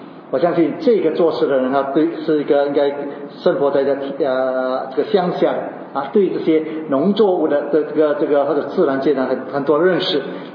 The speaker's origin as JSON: {"language": "Chinese", "country": "Singapore", "said": "我们新加坡人可能呢会面对饥荒啊"}